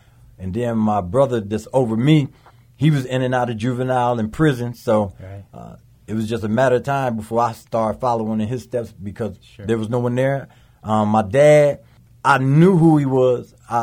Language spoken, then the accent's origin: English; Niles, Michigan, United States; I'm from Niles, Michigan, born and raised there. I'm 44 years old, married with 5 children